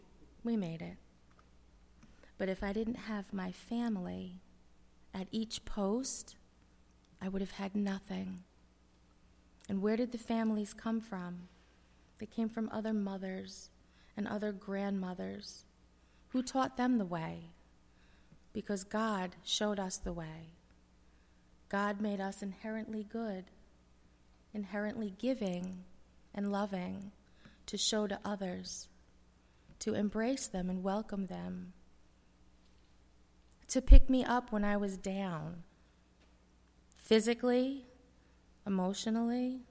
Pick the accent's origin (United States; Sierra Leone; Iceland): United States; New York; Oh, I drove it because I'm a New Yorker. I'm a Long Islander, and that's what I do.